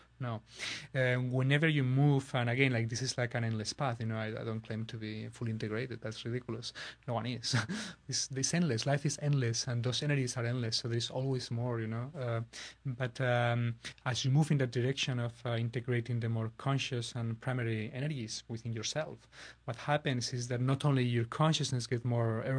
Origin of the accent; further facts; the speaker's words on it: Barcelona, Catalonia, Spain; English is a second language; I'm an Scorpio. I'm from Barcelona. I'm a hot-blooded Spaniard.